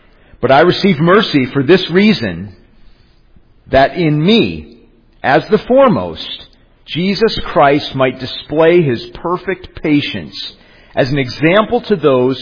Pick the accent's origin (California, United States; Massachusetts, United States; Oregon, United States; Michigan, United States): Michigan, United States; Detroit; And growing up in Metro Detroit, Paul Harvey was a household name, a daily feature on WJR.